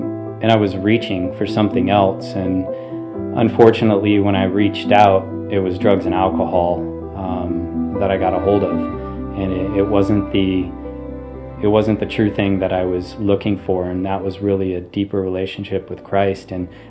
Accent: Huntington Beach, California, United States; I'm born and raised in Huntington Beach. I grew up in a middle-class home

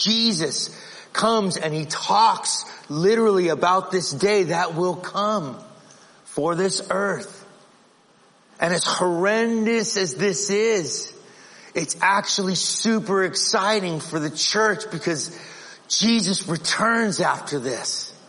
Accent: Phoenix, Arizona, United States; Yeah, I grew up in Phoenix. Okay? And that's hot enough.

